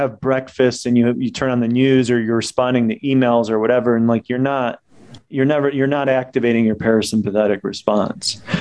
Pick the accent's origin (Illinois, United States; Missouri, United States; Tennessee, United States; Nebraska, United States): Illinois, United States; Chicago; now in Bozeman, United States; I'm from Chicago, but I moved to Bozeman last year, Montana. So I live in Montana now.